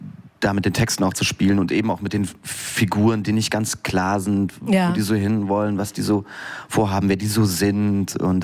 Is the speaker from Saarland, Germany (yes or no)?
yes; Saarbrücken, Saarland, Germany; Ich komme aus Saarbrücken und habe da die Waldorfschule besucht.